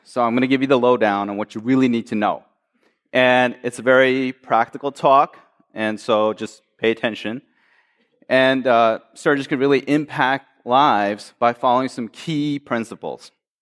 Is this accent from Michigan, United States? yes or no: yes; Michigan, United States; I am from Michigan, after all.